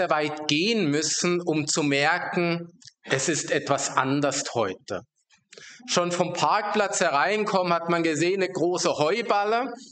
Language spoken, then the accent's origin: German; Rhineland-Palatinate, Germany; Ich weiß noch als Kind in der Gemeinde, wo ich aufgewachsen bin, das war in einer Region, wo viel Trauben angebaut wurde, Weinanbau, deutsche Weinstraße.